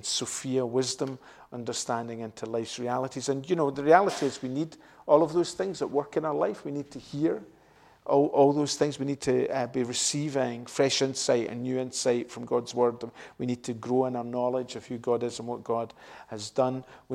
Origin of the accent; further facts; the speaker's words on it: Dalry, Scotland, United Kingdom; my hometown, the town that I grew up in. It was kind of, it's a place called Dalry. Some of you know this already, Dalry in Ayrshire.